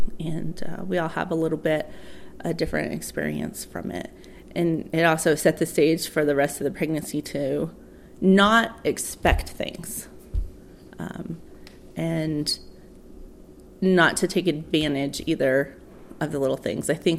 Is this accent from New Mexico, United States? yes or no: yes; New Mexico, United States; I'm from New Mexico and I make a lot of foods with green chili in it.